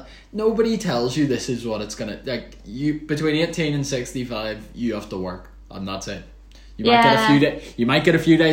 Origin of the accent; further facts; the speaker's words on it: Northern Ireland, United Kingdom; I'm British, but I'm Northern Irish.